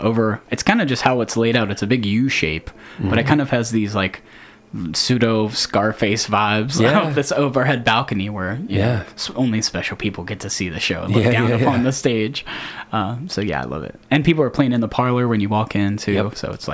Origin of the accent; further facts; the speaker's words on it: Covington, Kentucky, United States; And, you know, and I grew up in Covington, so I'm a Northern Kentuckian as well. So I think Northern Kentucky is a really unique place to grow up.